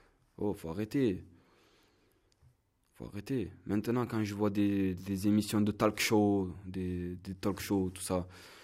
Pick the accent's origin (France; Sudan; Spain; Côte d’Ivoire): France; born there; Pour lui, je suis pas français, même si je suis né en France.